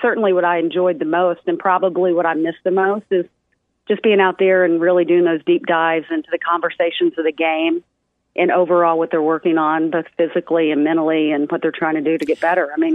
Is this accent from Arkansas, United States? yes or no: yes; Fayetteville, Arkansas, United States; I'm from Fayetteville.